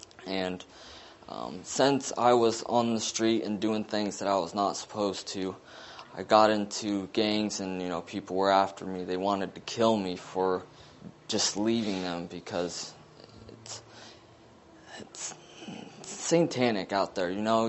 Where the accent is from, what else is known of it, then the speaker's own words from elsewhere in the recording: Colorado, United States; I'm originally from Colorado.